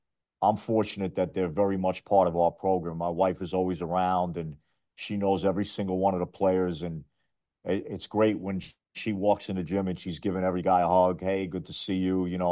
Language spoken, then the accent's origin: English; Brooklyn, New York, United States; also born or lived in Queens; So I grew up in Brooklyn and Queens. We were living in Jackson Heights, Queens